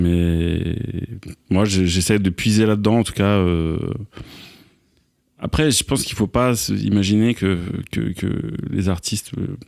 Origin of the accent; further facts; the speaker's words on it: Brittany, France; ma mère, on est breton, et puis on parlait de musique dans la rue et tout.